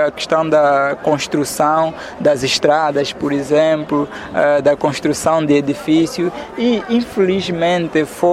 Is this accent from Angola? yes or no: yes; Ambaca, Cuanza Norte, Angola; Sou natural do Kwanza Norte, no município de Ambaka. Portanto, sou ativista angolano